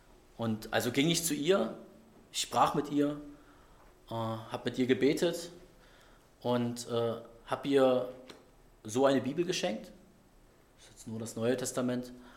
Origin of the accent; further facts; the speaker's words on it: Bremen, Germany; also born or lived in Dresden; Das war in meiner zweiten Heimat in Bremen, wo ich aufgewachsen bin, wo ich 16 Jahre gelebt habe. Und da war ich dann aber schon zu Gast, ich war schon wieder richtiger Dresdner und habe bei meiner Mutter dort übernachtet in meinem Heimatstadtteil.